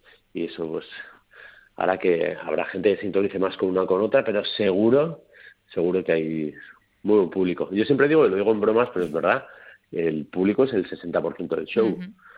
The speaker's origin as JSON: {"language": "Spanish", "town": "San Sebastián", "region": "Basque Country", "country": "Spain", "also_born_or_lived": "Barcelona", "said": "Yo me vine a Donosti, de donde soy, aquí al lado, hace 15 años, 14 años, perdón."}